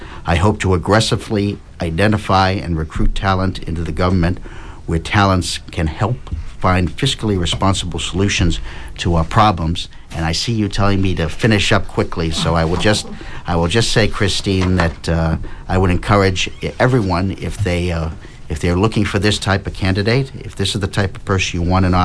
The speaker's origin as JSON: {"language": "English", "town": "Norwell", "region": "Massachusetts", "country": "United States", "tie": "born or raised there", "said": "I was born and raised in the South Shore and attended a local school system from kindergarten through high school graduation in 1981, and my family has occupied the same home for over four decades in Norwell."}